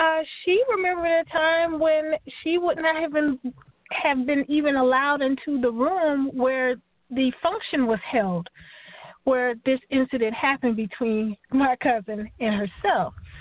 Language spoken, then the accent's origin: English; Miami, Florida, United States; we were born and raised in Miami, Florida.